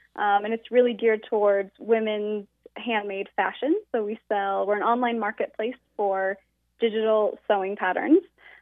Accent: Great Falls, Montana, United States; now in Colorado, United States; Yes, I'm from Great Falls.

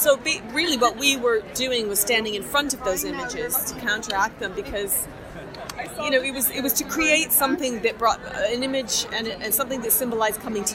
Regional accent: Boston, Massachusetts, United States; I'm from Boston originally, but I've been here 18 years, so now I can vote in this country.

